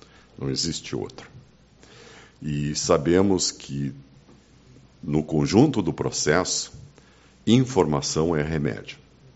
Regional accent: Uruguaiana, Rio Grande do Sul, Brazil; porque nós somos de Uruguaiana. Não abrimos a mão de ser de Uruguaiana.

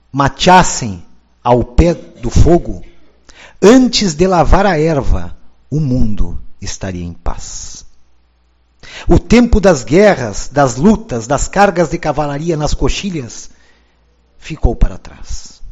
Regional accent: Rio Grande do Sul, Brazil; Vem que quando nós algo que nos toca como gaúchos, nós damos o passo à frente primeiro.

